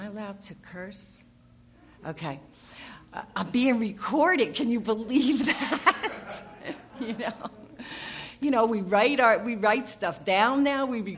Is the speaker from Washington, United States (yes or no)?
no; Jersey City, New Jersey, United States; also born or lived in Allentown, Pennsylvania; now in Phoenix, United States; I'm in Phoenix now. I guess five years. It's 5 years this month. I moved here from Allentown, Pennsylvania. I'm from Jersey City, born and raised.